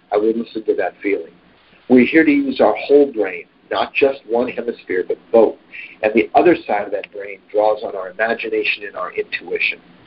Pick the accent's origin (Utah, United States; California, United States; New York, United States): California, United States; I got interested in a particular spiritual school in California, so I went back to my home state at the time.